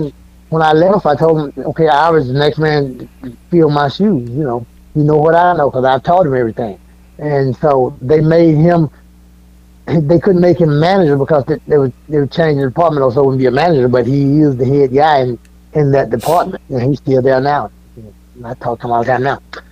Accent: Chula, Mississippi, United States; because it's only 26 miles from where I was born and stuff, so I said I'm from Mississippi, Chula, Mississippi.

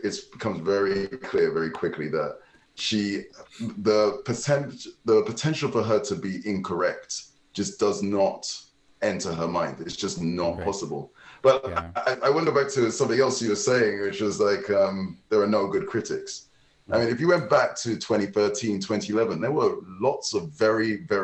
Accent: United Kingdom; We're both being British and polite.

